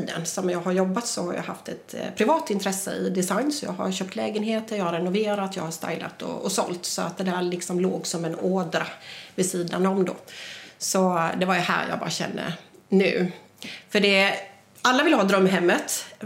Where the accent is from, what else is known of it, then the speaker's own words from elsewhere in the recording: Jönköping, Jönköping County, Sweden; Ja, jag kommer ju från Jönköping.